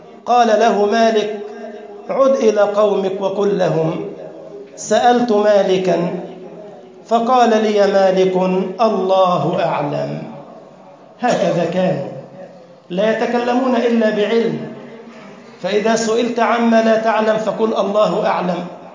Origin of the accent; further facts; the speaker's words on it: Egypt; اللهم اجعل بلدنا مصر أمنا أمانا، سخاء رخاء